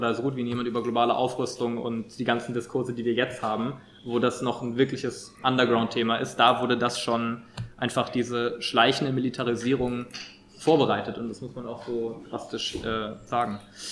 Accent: Berlin, Germany; ich komme aus Berlin

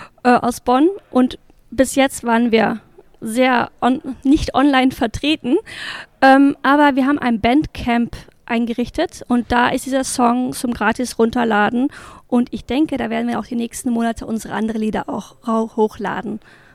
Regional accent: Netherlands; German is a second language; ich bin in den Niederlanden aufgewachsen und habe auch in meiner Kindheit irgendwie eher Überflutung mitgemacht

